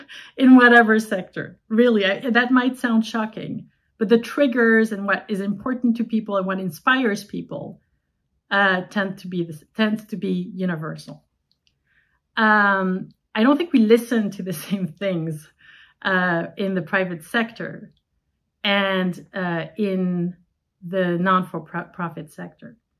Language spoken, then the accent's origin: English; Paris, Île-de-France, France; I was born and raised in Paris. I'm from both French and Vietnamese extraction.